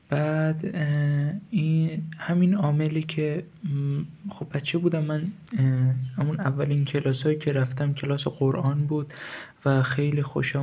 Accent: Hamadan, Iran; also born or lived in Malayer; متولد 1384، محل تولدم ملایر بوده و یه دو سالی ملایر بودیم و بزرگ شده همدانم و حدودا دو سال بعد اینکه ملایر به دنیا اومده اومدیم همدان.

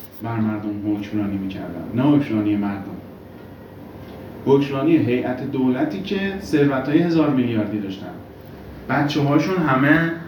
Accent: Hamedan, Hamadan, Iran; حالا از شهر خودم مثلا بزنم از همدان مثلا نزنیم

